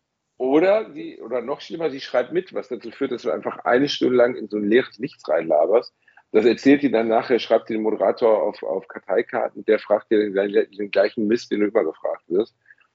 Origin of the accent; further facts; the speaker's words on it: Gelsenkirchen, North Rhine-Westphalia, Germany; born there; Aber klar, wenn man aus Gelsenkirchen geht. Ich bin in Schalke geboren.